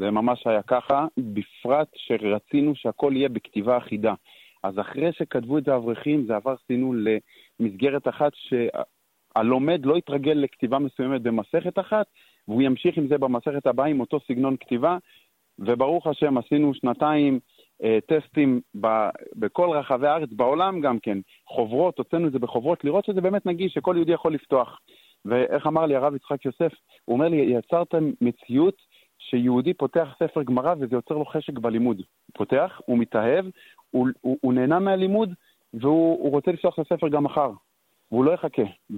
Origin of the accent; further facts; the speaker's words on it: northern periphery, Israel; אני מהפריפריה הצפונית